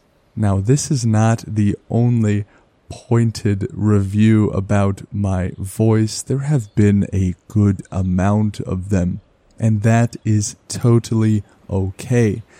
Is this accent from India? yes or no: no; Canada; or about the fact that I am a Canadian, those are things that I can't really help.